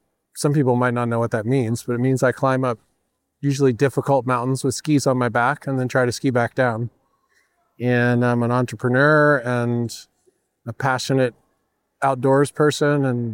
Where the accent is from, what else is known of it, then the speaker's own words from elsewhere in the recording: California, United States; a really fortunate place growing up in California and the middle-class family